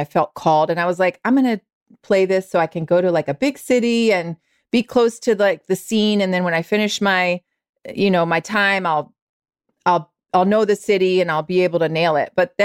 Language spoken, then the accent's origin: English; the South, United States; I'm from the South. The South has a tricky past, obviously, but like it just felt like it called to me.